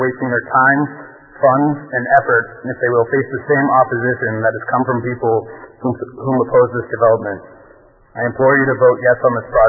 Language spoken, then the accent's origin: English; Newton, Massachusetts, United States; I am an avid supporter for this development project in my hometown.